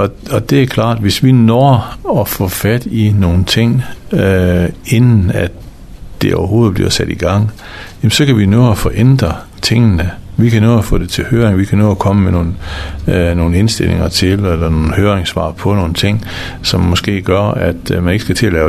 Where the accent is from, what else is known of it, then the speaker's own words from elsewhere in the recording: Sæby, North Denmark Region, Denmark; jeg kommer selv fra den gamle Sæby Kommune